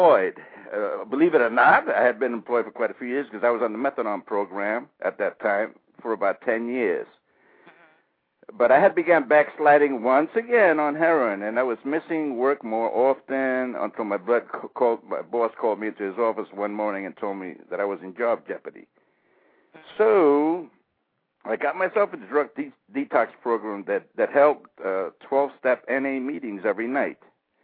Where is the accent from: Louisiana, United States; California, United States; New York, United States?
New York, United States; New York City; one day while growing up in New York City, Spanish Harlem area of Manhattan